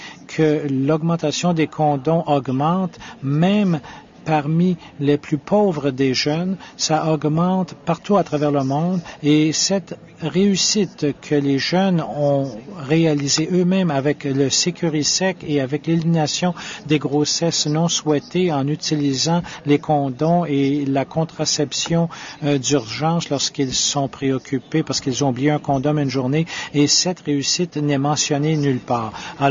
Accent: United Kingdom; French is a second language; je suis du Royaume-Uni

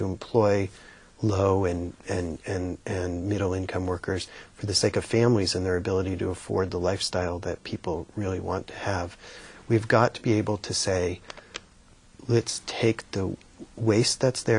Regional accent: Massachusetts, United States; So in Massachusetts, my home state, we have covered about 3/4 of the uninsured.

